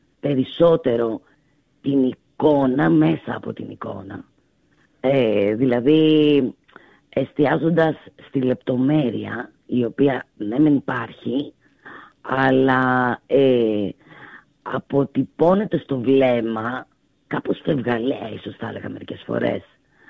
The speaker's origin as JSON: {"language": "Greek", "town": "Volos", "region": "Thessaly", "country": "Greece", "said": "είμαι από Βόλο, έτσι, σε μια παραθαλάσσια χώρα με την υπέροχη θέα στη θάλασσα"}